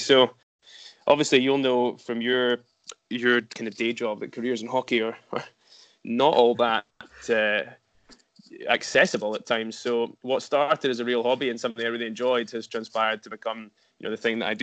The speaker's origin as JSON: {"language": "English", "town": "Edinburgh", "region": "Scotland", "country": "United Kingdom", "tie": "born or raised there", "said": "born and raised in Edinburgh, and never wished to leave, never have left. Educated here"}